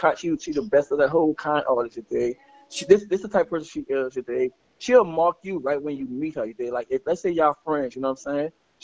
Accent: New Orleans, Louisiana, United States; Yes, we're from New Orleans, you know what I'm saying?

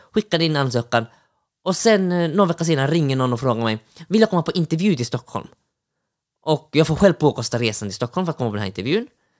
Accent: Finland; så att verkligen visa att jag var stolt finsk

